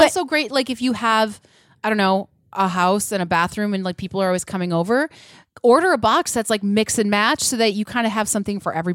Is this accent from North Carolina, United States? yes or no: no; Wisconsin, United States; I am from Wisconsin.